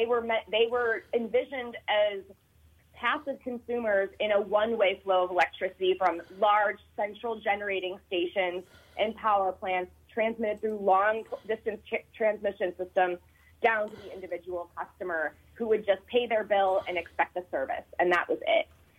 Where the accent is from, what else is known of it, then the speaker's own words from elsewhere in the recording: Cleveland, Ohio, United States; He is my hometown city of Cleveland former mayor